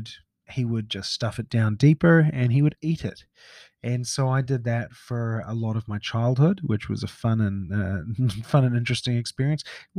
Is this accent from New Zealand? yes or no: yes; New Zealand; also born or lived in Saudi Arabia; I was in New Zealand. I'm a New Zealander. I'm a Kiwi. I was born over here.